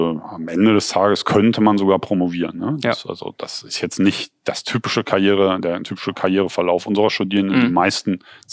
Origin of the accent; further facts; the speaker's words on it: Cologne, North Rhine-Westphalia, Germany; bei uns in Köln wird auch viel produziert, aber das Großteil sind halt Filme, ne? oder Fernsehen oder sowas.